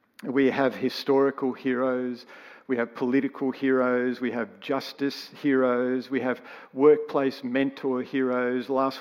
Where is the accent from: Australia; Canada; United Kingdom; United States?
Australia; Wollongong, New South Wales; You see, I'm from Wollongong.